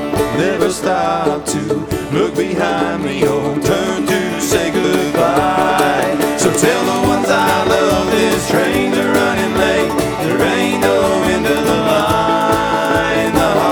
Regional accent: Asheville, North Carolina, United States; We're from Asheville, you know, so we got that thing going on.

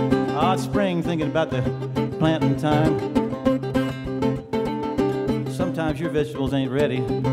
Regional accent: Wheeling, West Virginia, United States; When I was little in my hometown in West Virginia, Wheeling, West Virginia, there used to be a guy come down our street selling vegetables in his truck.

